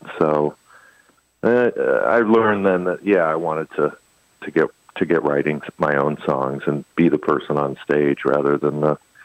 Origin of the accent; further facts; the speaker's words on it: Michigan, United States; And I was just from Michigan, and what did I really have to say?